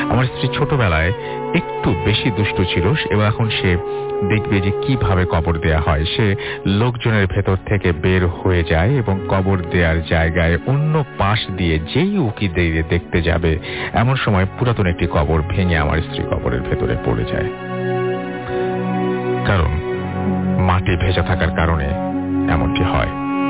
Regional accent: Shailkupa, Khulna Division, Bangladesh; now in Gazipur, Bangladesh; আমি গাজীপুরে একটা কোম্পানিতে IT অফিসার হিসেবে কাজ করছি। আমার বাড়ি ঝিনাইদহ জেলার শৈলকুপা থানায়।

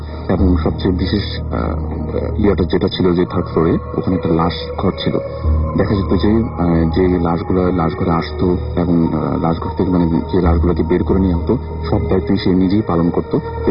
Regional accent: Dhaka, Dhaka Division, Bangladesh; কোরআন ঢাকা থেকে এসেছি, আমি এসএসসি করছি।

